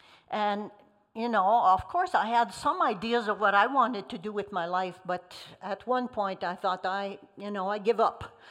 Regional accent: Quebec, Canada; first language French; English is a second language; I didn't even know who Cookie Monster was, because I was raised in Quebec in French with Bobineau and Bobinette.

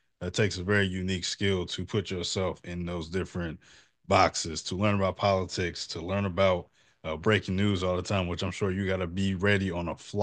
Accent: St. Louis, Missouri, United States; So I'm born and raised in St. Louis.

